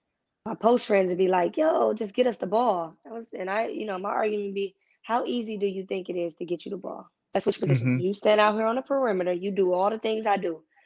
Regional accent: Cleveland, Ohio, United States; I grew up in a setting, you know, I'm from Cleveland, Ohio, inner city Cleveland, where you had to be tough.

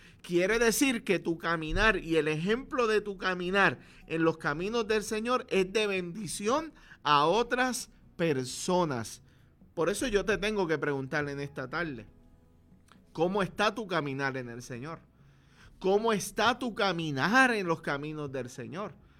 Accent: Lares, Puerto Rico; Acá los que somos de Lares sabemos de lo que estamos hablando.

